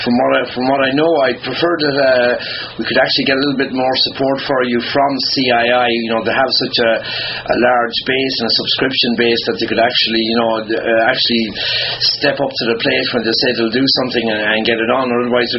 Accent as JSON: {"language": "English", "country": "Ireland", "said": "One is definitely the absolute current situation in my home country of Ireland and this upcoming vote."}